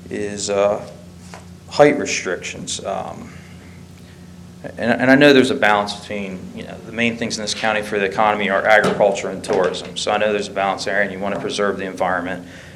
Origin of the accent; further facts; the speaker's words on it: Delaware, United States; And I felt like the comp plan was a little light on that. And growing up in Southern Broadkill 100, you know, I've actually grown up in Lewis-Rehoboth 100 too, but I'm right on the line there.